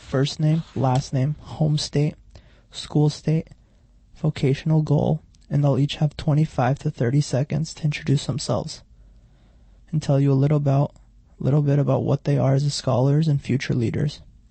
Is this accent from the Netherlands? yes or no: no; New Jersey, United States; As Kate mentioned, I'm from New Jersey. I just finished up my bachelor's and I'm currently relocating to Ruston, Louisiana, where I'll be starting at Louisiana Tech in the fall.